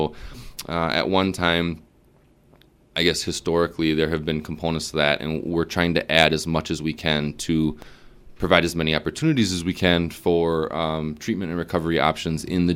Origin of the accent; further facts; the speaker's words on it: Wisconsin Rapids, Wisconsin, United States; I'm actually from Wisconsin Rapids. I grew up south of Rapids. I went to Lincoln High School.